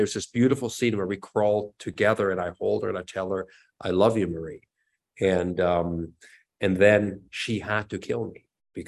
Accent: Switzerland; my parents were German. And so I got the chance, and I was born and raised in Switzerland, so I really had nothing to do with Germany

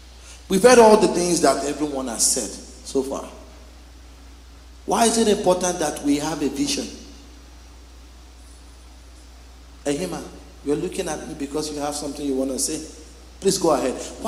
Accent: Nigeria; now in Bowmanville, Canada; some of us are Canadians too, like myself, you know. I'm from Bowmanville, you know. But let's go back to our Nigeria. Now, remember growing up in Nigeria

